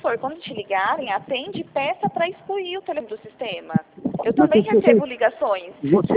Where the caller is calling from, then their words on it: São Paulo, Brazil; Eu falo do interior de São Paulo